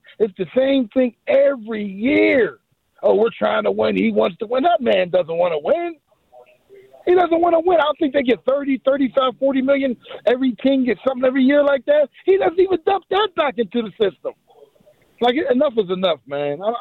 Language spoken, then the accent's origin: English; Pittsburgh, Pennsylvania, United States; Yeah, because I'm a Pirate fan. I grew up right there in Allegheny Commons, man. We used to walk down the Three Rivers.